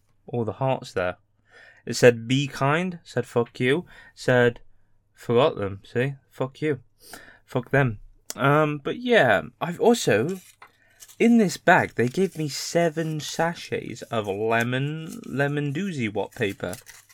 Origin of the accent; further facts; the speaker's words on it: United Kingdom; they'll use the excuse that I'm British and can't pronounce bottle of water as the actual headline